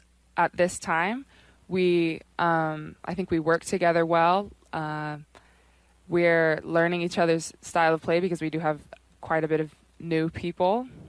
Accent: Hawaii, United States; I was, actually, because we come from all over Australia, England, Idaho. I'm from Hawaii.

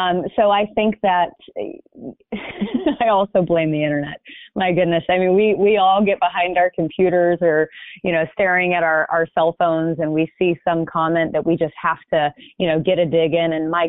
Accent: Hoover, Alabama, United States; now in California, United States; I grew up in Birmingham, Alabama, in a suburb called Hoover.

